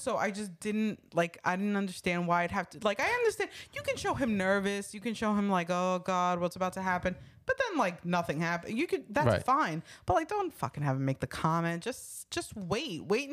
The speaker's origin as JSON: {"language": "English", "region": "New York", "country": "United States", "said": "You know, we're from New York. We have no idea."}